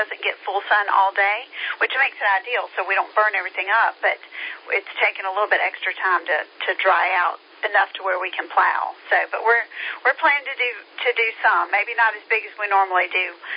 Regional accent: Greenville, United States; I grew up in Greenville, didn't have any garden ever.

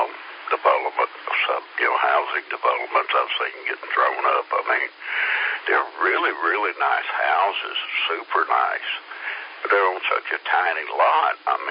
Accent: Columbia, South Carolina, United States; And when I was growing up around Columbia, the urban sprawl, you know, totally unregulated

